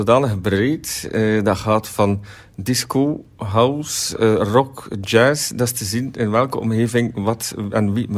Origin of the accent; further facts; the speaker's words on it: Ostend, Flanders, Belgium; Maar natuurlijk een eer als echte Oostendenaar ben ik daar zeer blij mee.